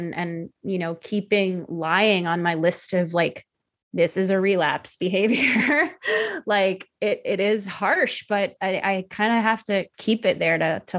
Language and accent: English; Tennessee, United States; I'm from Tennessee.